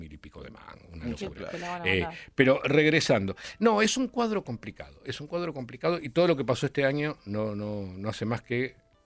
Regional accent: Argentina; así somos los argentinos pensamos así, si no sufrís como yo, no sos argentino

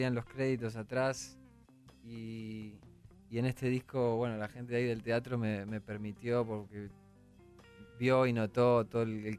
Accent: Rosario, Santa Fe, Argentina; born there; No, yo nací en Rosario.

